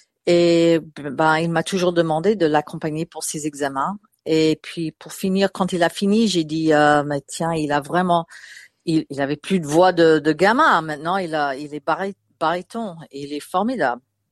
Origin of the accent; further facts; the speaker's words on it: United States; now in Melbourne, Australia; J'habite à Melbourne, je suis là depuis 30 ans. Je viens des États-Unis, j'avais une maman française